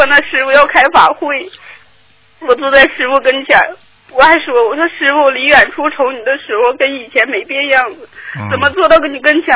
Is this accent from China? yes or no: yes; Changchun, Jilin, China; 我是长春的。